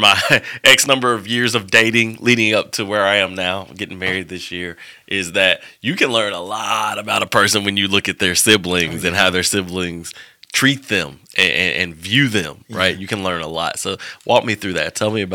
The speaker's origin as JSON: {"language": "English", "town": "Montgomery", "region": "Alabama", "country": "United States", "tie": "born or raised there", "said": "I grew up in Montgomery, so I'm two and a half hours away."}